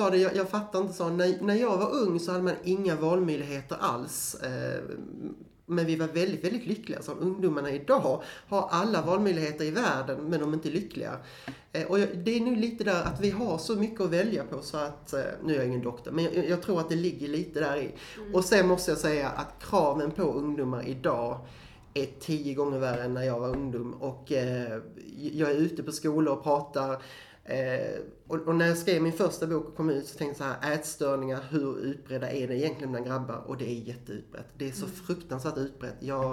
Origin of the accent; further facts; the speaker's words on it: Skåne, Sweden; Vem jag är själv, nu vet jag, ni kommer bli jättechockade, men jag är skåning, det hörs inte, men det är jag faktiskt.